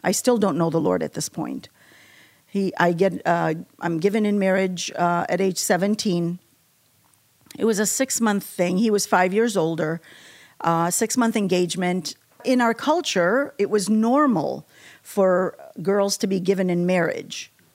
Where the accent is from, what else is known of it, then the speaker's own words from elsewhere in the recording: Iraq; Obviously, the land's religion is Islam. But we were Christians, and we had the freedom to go to our church.